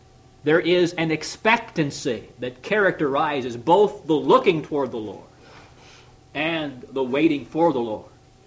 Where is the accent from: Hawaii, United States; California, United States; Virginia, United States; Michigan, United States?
Michigan, United States; I recall before, there were times when she was from Florida and I'm from Michigan.